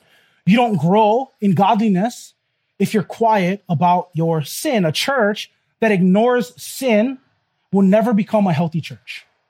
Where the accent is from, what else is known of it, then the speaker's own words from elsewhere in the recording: Hawaii, United States; I'm from Hawaii, big shame culture here, right? You don't want to make shame for your family.